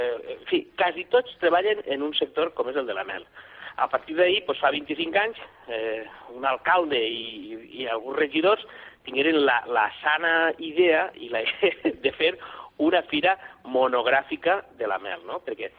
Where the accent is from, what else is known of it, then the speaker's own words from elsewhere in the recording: Sueca, Valencian Community, Spain; Jo sabeu que soc de Sueca, vinc d'un poble arrosser